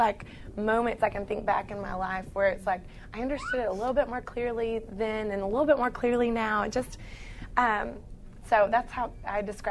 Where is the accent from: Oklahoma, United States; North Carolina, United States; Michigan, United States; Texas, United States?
Texas, United States; I grew up in Texas. I'm from East Texas.